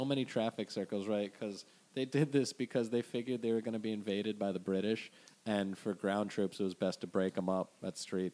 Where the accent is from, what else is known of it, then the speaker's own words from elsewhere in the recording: Washington, District of Columbia, United States; I'm an up north kid.